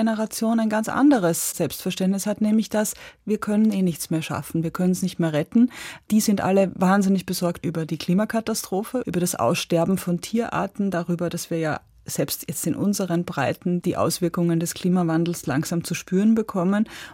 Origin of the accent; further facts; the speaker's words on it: Austria; Ich habe auch als Österreicherin da immer ein etwas anderes Verhältnis dazu gehabt